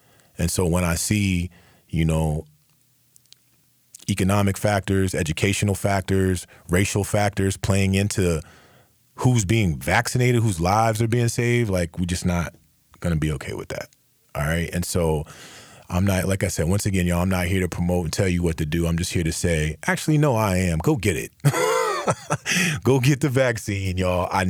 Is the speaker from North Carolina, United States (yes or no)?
yes; North Carolina, United States; Like I said, I'm from Onslow.